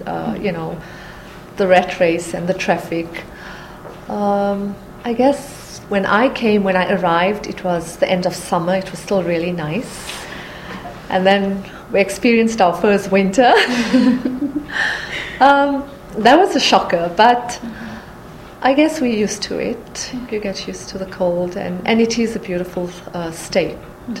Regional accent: South Africa; moved away as an adult; now in Woodbury, United States; I was born in South Africa and moved to Minnesota 15 years ago, and I now live in Woodbury.

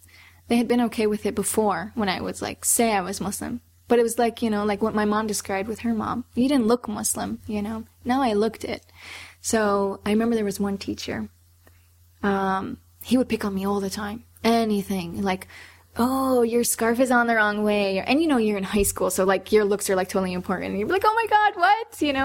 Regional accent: the South, United States; And I grew up in the South.

